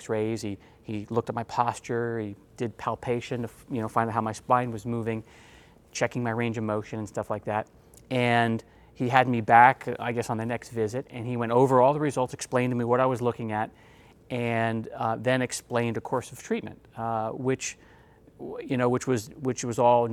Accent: New York, United States; I grew up in New York, right? Not New York City, but north of New York.

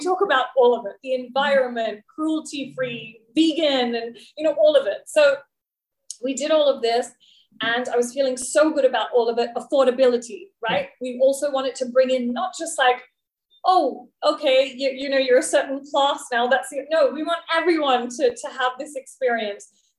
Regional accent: Australia; growing up in Australia as a brown girl

